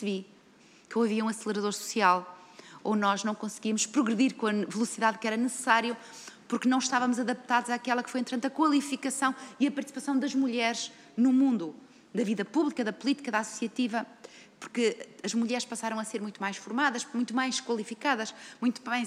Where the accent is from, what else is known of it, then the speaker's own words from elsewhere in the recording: Norte, Portugal; eu sou do Alto Minho e, portanto, muito da zona transfronteiriça, de uma região que eu conheço muito bem, que é a Galiza